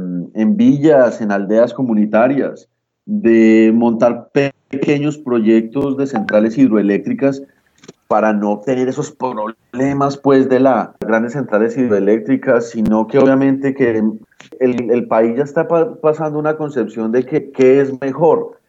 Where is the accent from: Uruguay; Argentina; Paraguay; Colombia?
Colombia; es muy común de nosotros como colombianos criticar al legislativo